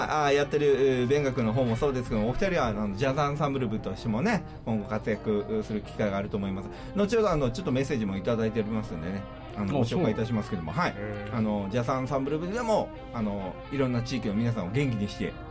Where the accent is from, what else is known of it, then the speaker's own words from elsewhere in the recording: Miyazaki, Japan; 近いですよ、僕の地元宮崎に帰るよりか近いです。